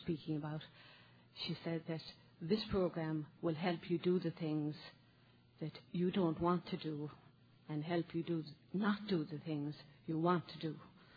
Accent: Limerick, Munster, Ireland; I'm from Limerick, Ireland.

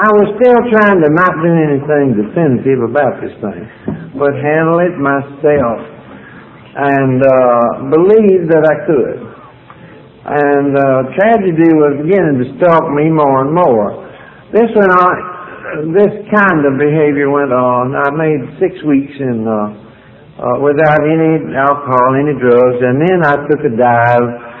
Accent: Kentucky, United States; Now, I knew about Lexington because I'm from Kentucky, and Bluegrass was my middle name.

